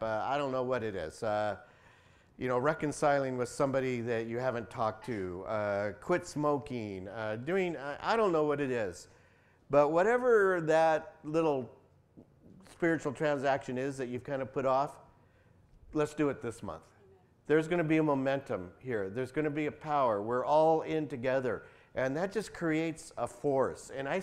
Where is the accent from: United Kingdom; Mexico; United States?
Mexico; I'm from Mexico, so I can say that.